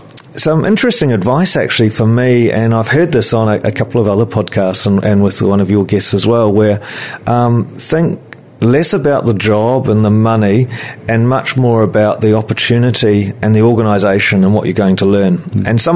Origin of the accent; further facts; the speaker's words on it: Rothesay Bay, Auckland, New Zealand; we moved up and lived on the shore. So we grew up in Rossay Bay, went to Rangitoto College, and then I went on to Auckland University, and from there on to work.